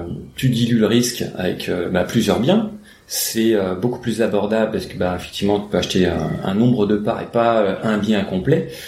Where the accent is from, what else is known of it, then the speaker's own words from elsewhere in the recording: France; Alors c'est vrai que en tant que Français, nous on a un peu plus l'habitude des SCPI